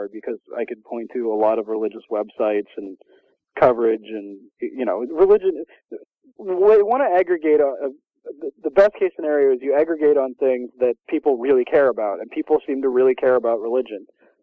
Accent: Washington, United States; also born or lived in California; Actually, I grew up in Washington.

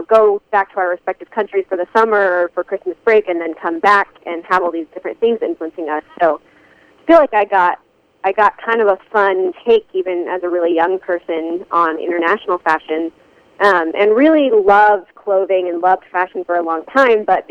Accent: Manila, Metro Manila, Philippines; Yeah, so I moved to Manila, Philippines, with my parents when I turned about 3 years old, and they were moving there as missionaries. So I grew up in a really international community

